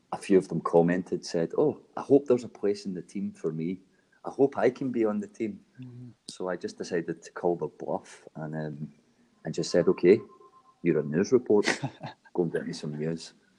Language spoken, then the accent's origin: English; Glasgow, Scotland, United Kingdom; being Glaswegian and trying to speak to an international audience has its problems